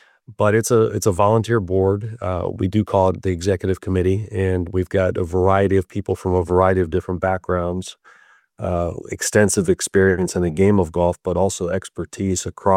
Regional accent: Florida, United States; growing up in Florida and seeing the landscape of the game change so much over the many decades in Florida

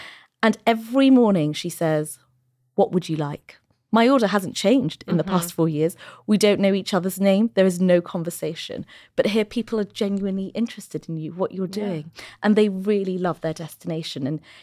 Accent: London, United Kingdom; I was born in London. Mm-hmm. I was raised in London.

